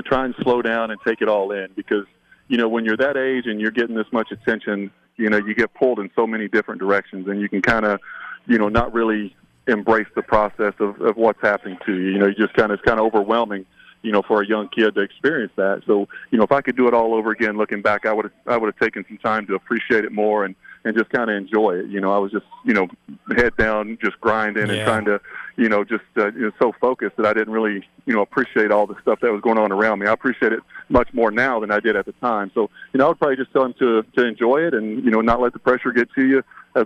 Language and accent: English; Kentucky, United States; I felt it when I was at UK, being a hometown kid and, trying to perform on, in front of the home fans and all that kind of stuff.